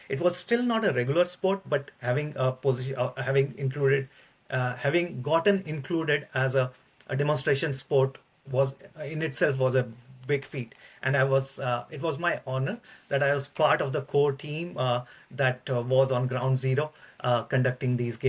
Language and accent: English; India; now in United States; I grew up in India, but have been settled in the United States for some time now.